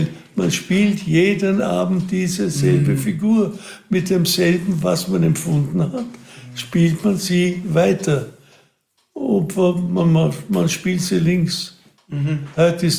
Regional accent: Wiener Neustadt, Lower Austria, Austria; Ich komme aus Wiener Neustadt. Ich habe im Burgenland gearbeitet als junger Bursch und da habe ich den Wein kennengelernt und der begleitet mich immer.

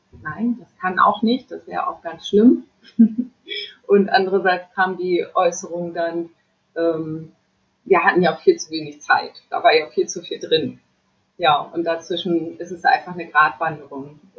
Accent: Lower Saxony, Germany; vorher war ich in Farel. Ich komme eigentlich aus Friesland und vom Land.

